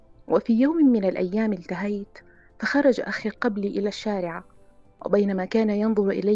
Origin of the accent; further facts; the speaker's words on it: Nyala, South Darfur, Sudan; نعم نعم، من نيالا من غرب السودان.